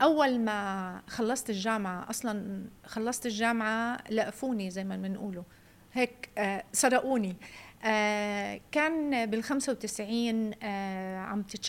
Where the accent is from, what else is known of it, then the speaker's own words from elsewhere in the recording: Bethlehem, West Bank, Palestine; also born or lived in Kuwait; عايشة وتربيت وكبرت في بيت لحم.